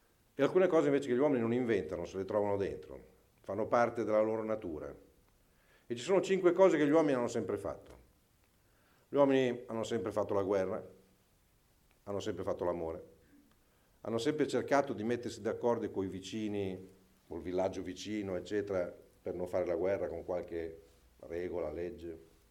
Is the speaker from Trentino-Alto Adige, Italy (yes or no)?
no; Forlì, Emilia-Romagna, Italy; now in Bologna, Italy; sono romagnolo di origine, sono di Forlì, vivo a Bologna, vivo insomma, raramente perché sono sempre in viaggio, in realtà abito in una specie di bosco che c'è sopra Bologna